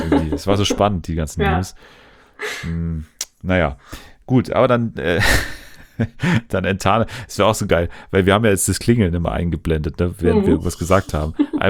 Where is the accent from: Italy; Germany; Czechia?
Germany; Munich, Bavaria; ich komme doch aus München